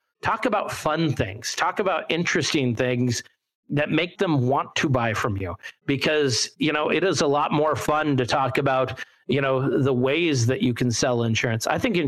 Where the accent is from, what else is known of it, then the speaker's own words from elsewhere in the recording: Lacey, Washington, United States; We're launching here in my hometown of Lacey.